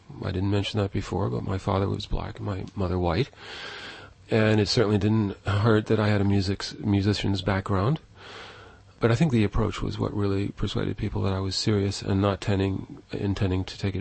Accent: New York City, New York, United States; when I grew up in New York City, for the time I was there

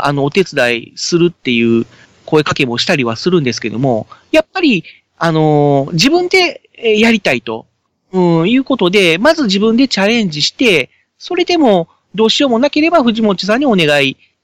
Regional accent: Kobe, Hyogo, Japan; やっぱり地元が神戸市なので、神戸でローカルヒーローを作りたいなーっていうのは思ってたんですけども

